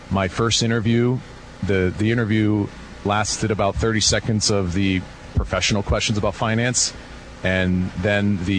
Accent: Pennsylvania, United States; I'm away from Pennsylvania and Penn State and my family and friends that are back here.

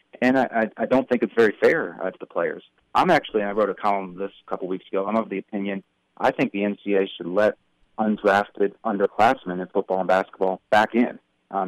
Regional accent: Maryland, United States; I grew up in the Maryland area when Len Bias died

